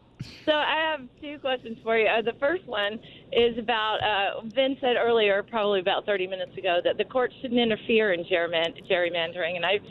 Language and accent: English; Mississippi, United States; Well, I grew up in Mississippi, and everything is gerrymandered.